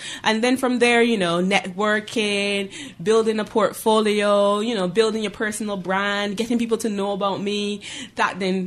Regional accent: Barbados; moved away as an adult; now in United Kingdom; Well, I'm actually originally from Barbados. So I moved to the UK about 8 years ago

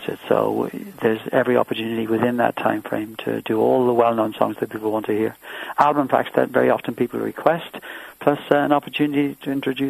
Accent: England, United Kingdom; my own country, which was where I was brought up in England.

